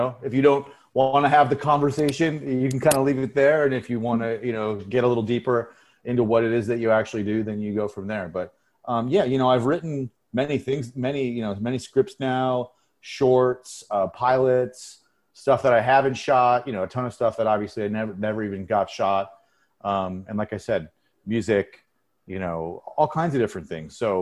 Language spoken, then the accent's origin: English; Cleveland, Ohio, United States; I grew up in Cleveland, so we had Gulardi and Big Chuck and Little John and Frank and Drac and the Ghoul and the Son of the Ghoul and Froggy